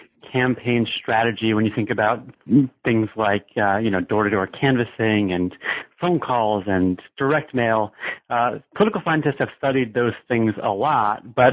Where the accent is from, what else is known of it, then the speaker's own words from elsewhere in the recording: Providence, Rhode Island, United States; I'm from Providence, Rhode Island, so I haven't ventured too far out of New England.